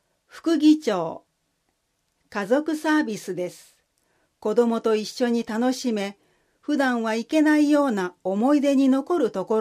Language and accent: Japanese; Neyagawa, Osaka, Japan; 生まれ育った寝屋川市の皆様のお役に立てればとの思いから議員を志しました。